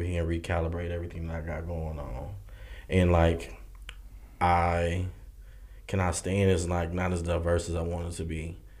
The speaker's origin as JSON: {"language": "English", "town": "Pflugerville", "region": "Texas", "country": "United States", "said": "I'm from Austin, Pflugerville to be exact. 6-0 in the building. But anyway, one thing I love about home is definitely the food, especially breakfast tacos."}